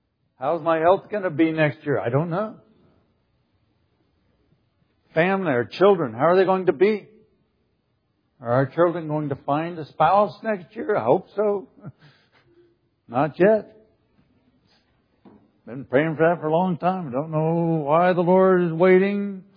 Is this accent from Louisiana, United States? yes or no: no; Kansas, United States; I'm from Kansas. There's tornadoes out there.